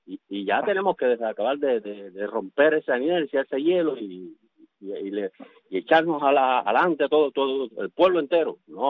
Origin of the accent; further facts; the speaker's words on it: Cuba; los derechos que tenemos nosotros como personas, como cubanos.